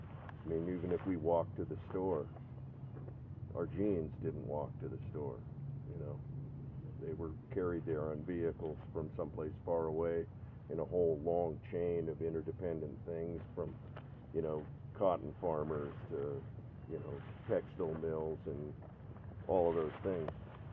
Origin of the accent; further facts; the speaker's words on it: Helena, Montana, United States; also born or lived in New York; I came back to my hometown of Helena after living in New York for a long time was to shorten commuting.